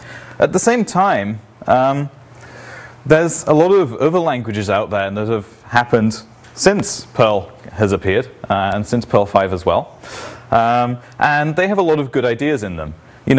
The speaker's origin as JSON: {"language": "English", "region": "England", "country": "United Kingdom", "lives_now": "Lund, Sweden"}